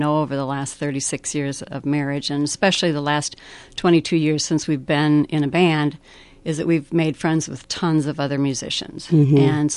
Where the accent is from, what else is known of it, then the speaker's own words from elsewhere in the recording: Fairmont, United States; first real job when I was 14 was working at a little truck stop cafe called Laurel's Cafe in Fairmont, my hometown.